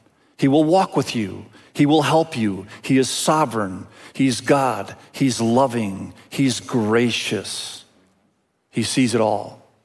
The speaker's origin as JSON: {"language": "English", "country": "Indonesia", "tie": "born or raised there", "said": "I was raised in Indonesia."}